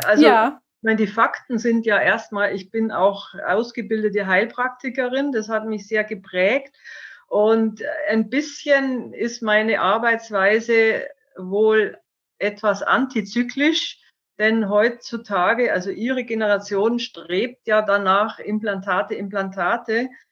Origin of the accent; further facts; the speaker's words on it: Munich, Bavaria, Germany; Ich bin in München aufgewachsen und wollte aber dann schon nicht mehr in eine Großstadt.